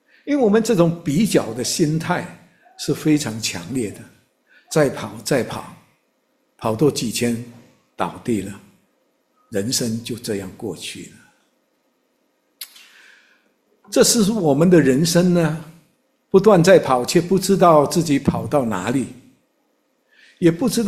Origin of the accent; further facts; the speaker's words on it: Malaysia; 我有一次回家乡，我是马来西亚人，我坐在我妈妈身边